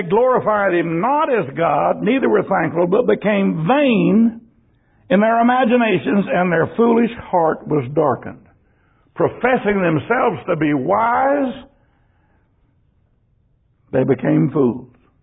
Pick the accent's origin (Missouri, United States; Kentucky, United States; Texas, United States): Texas, United States; born there; I was born in the Bible Belt of Texas, Bible Belt of the South in the United States, maybe the Bible Belt of the world.